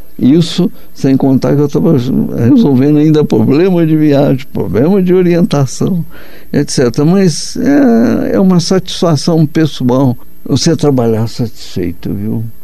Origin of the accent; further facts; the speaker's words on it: Brazil; Toda a vida como brasileiro, futebol, eu toda a vida